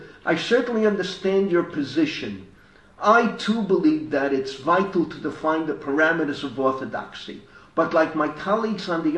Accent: New York, United States; For me personally, it was a very moving Shayur, because I grew up on Washington Avenue, and the Malach, my father grew up 174th in Washington. I grew up 180th.

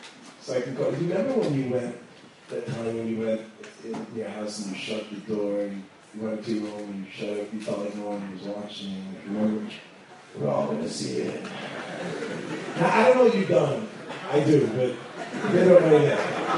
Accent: Woodmere, New York, United States; least I'll explain to you from where I come from. I come from the five T's. Come from the big W. So, growing up in Woodmere, it's a place where I grew up.

